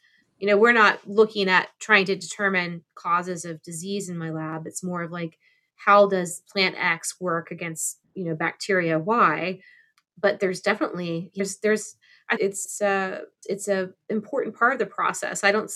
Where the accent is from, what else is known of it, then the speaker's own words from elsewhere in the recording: Arcadia, Florida, United States; In Arcadia along the Peace River.